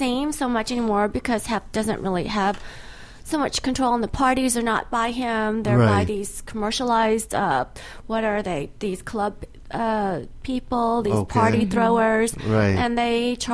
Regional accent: the South, United States; accent: Southern; She had me going to acting school to get rid of my Southern accent.

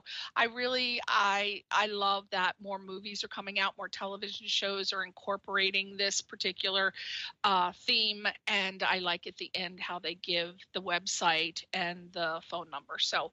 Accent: East Coast, United States; That's the way I was raised. I'm from the East Coast. And people on the East Coast, we go out of our way to make sure people are okay.

